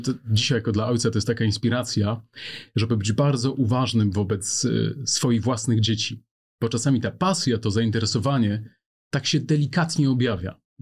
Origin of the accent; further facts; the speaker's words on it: Podlaskie Voivodeship, Poland; U nas na Podlasiu mówi się o tak zwanej miłości karmiącej.